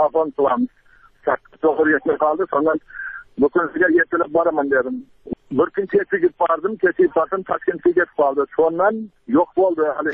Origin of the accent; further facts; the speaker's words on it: Jizzakh Region, Uzbekistan; Men Jizzax obodidan Baxmara Baymir Panver Allam Radovic 65-yilda tug'ilganman.